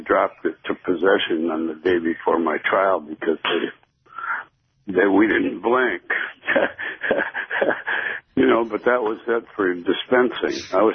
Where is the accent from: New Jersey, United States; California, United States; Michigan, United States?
Michigan, United States; Flint; in my hometown on my birthday?